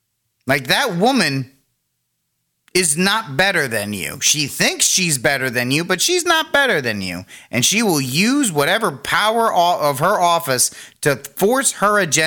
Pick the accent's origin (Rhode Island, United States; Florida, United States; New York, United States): Rhode Island, United States; For me personally, I have to give up my home state of Rhode Island.